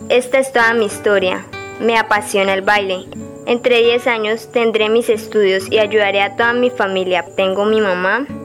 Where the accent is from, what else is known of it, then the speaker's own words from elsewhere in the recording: Villavicencio, Meta, Colombia; Nací en Bogotá, Villavicencio.